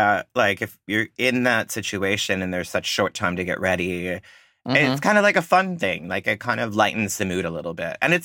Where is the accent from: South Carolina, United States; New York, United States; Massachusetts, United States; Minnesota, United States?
New York, United States; Rochester; I'm gonna judge you because I'm from Rochester.